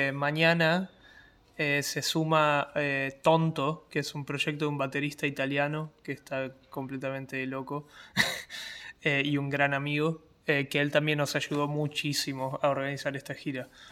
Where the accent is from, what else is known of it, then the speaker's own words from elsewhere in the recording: Lomas de Zamora, Buenos Aires Province, Argentina; now in Reykjavik, Iceland; yo me mudé a Islandia, yo soy de Lomas de Zamora, provincia de Buenos Aires. Me mudé a Islandia hace 3 años